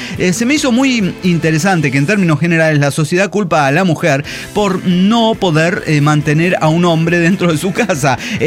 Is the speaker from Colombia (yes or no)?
no; Santa Úrsula Coapa, Mexico City, Mexico; Yo viví toda mi infancia en Santa Úrsula, Coapa, justo a unos minutos nada más caminando del Estadio Azteca.